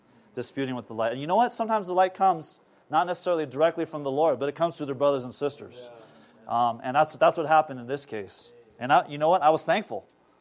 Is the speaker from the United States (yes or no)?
yes; Los Angeles, California, United States; I'm from Los Angeles